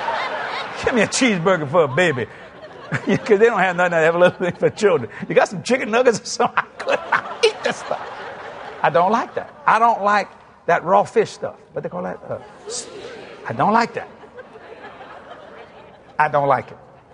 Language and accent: English; Louisiana, United States; I am a Cajun from South Louisiana.